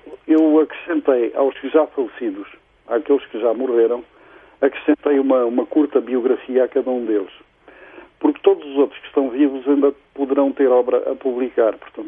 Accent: Angola; born there; Eu nasci em Angola, tenho naturalidade portuguesa também, mas sou nascido em Angola

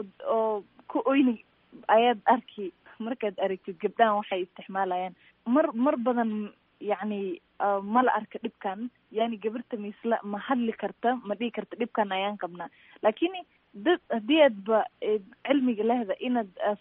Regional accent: Mandera, Mandera County, Kenya; waxaan ka imaaday dhinaca waqooyi bari, qaasatan Mandera. Marka waxaa jiri jirtay markii aan yaray meeshan aan kusoo barbaaray

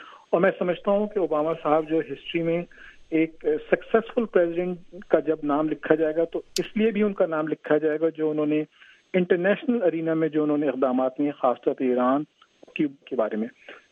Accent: Karachi, Sindh, Pakistan; born there; مثلاً کراچی جہاں میں پیدا ہوا, اس کی آپ حالت دیکھ لیں.

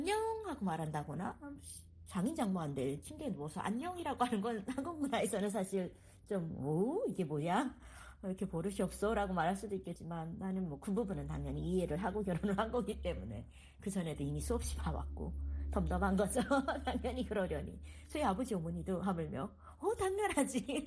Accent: North Korea; now in United States; 제가 어렸을 때 그 북한에서 본 영화들에 보면

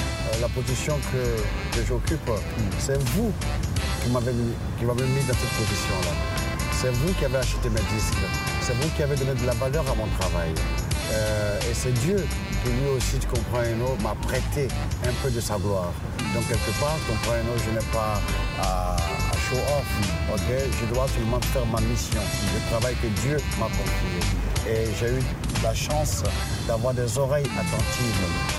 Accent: Côte d’Ivoire; je suis doublement honoré de pouvoir, en tant qu'Ivoirien et en tant que chanteur

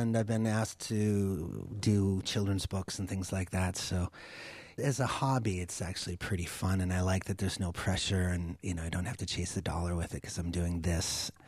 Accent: Maine, United States; I am, yeah. I'm from Maine.

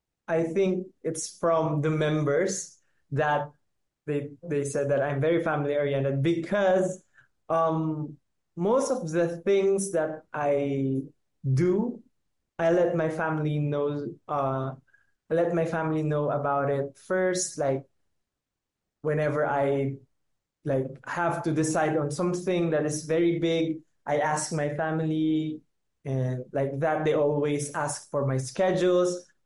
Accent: Philippines; But I guess Filipinos are also like used to the rain and flood here in the Philippines. Even in my hometown, we're quite known for having like a flood because of the heavy rain.

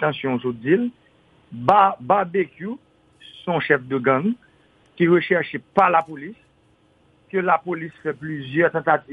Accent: Haiti; Je suis un haïtien

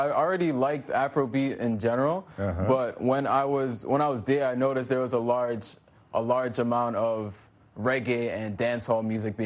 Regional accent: New York, United States; Well, growing up in New York, in the high school I went to, which is Benjamin Banneker Academy, I had a really great history teacher.

